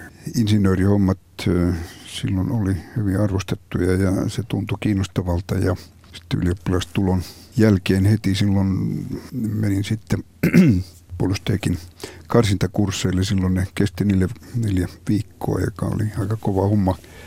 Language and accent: Finnish; Kotka, Kymenlaakso, Finland; also born or lived in Helsinki; mä oon syntynyt sitten Helsingissä naisten klinikalla. Mutta varsinaisen nuoruuteni mä oon viettänyt Kotkassa ja isä oli Kotkan Toukolan rehtori.